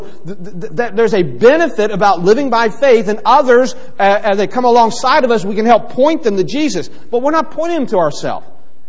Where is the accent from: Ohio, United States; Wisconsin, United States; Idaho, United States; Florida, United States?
Ohio, United States; Cleveland; We're from Cleveland. He kind of sticks in your mouth to say, Pittsburgh.